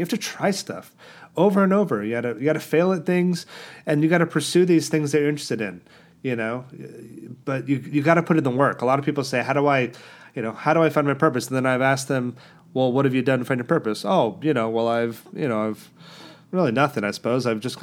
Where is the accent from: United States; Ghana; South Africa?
United States; now in United Kingdom; So, yeah, I'm American. I do live in the UK.